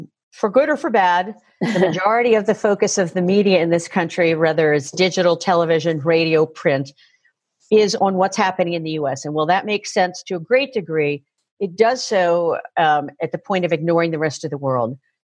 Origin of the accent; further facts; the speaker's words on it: United States; now in outside the United States; living outside the United States really caused me to think differently about who I am as an American